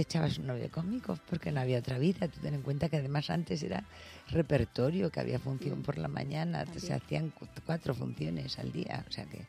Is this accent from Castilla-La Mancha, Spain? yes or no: no; Andalusia, Spain; como buena andaluza